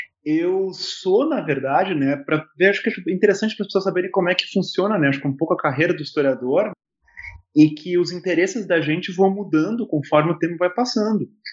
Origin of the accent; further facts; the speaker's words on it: Porto Alegre, Rio Grande do Sul, Brazil; Eu sou natural de Porto Alegre, nascido e criado em Porto Alegre, né?